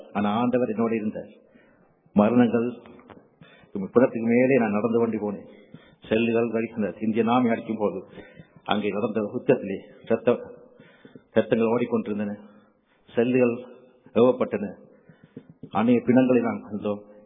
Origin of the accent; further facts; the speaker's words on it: Kalmunai, Eastern Province, Sri Lanka; born there; ஒரு கிழக்கு மாகாணத்தில் மட்டக்களப்பு கல்முனையில் நான் பிறந்தேன். ஒரு என்னை தாயார் ஒரு இந்து குடும்பத்தில் குடும்பத்தவர்கள். ஆனால் என் தாப்பினார் ஒரு கிறிஸ்தவ குடும்பத்தைச் சேர்ந்தவர்.